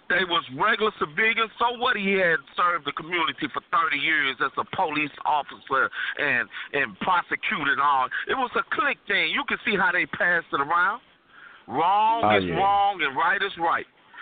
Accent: the South, United States; nobody know what was really said, but I can imagine, because I'm from the South. I've lived where they had signs that say when the sun go down, nigger be out of town.

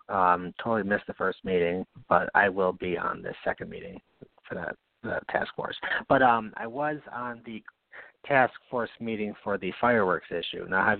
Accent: Knox, New York, United States; moved away as an adult; now in Albany, United States; You said I grew up in Bourne. Actually, I grew up in Knox, which is the next town over. When I went to college, I left the hill to the big world, and I'm glad I did.

